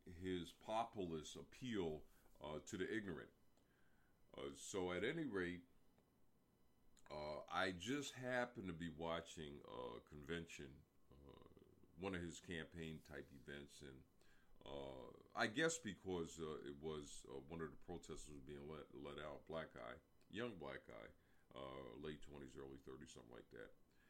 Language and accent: English; New York, United States; And, you know, we're from New York, so we know this clown.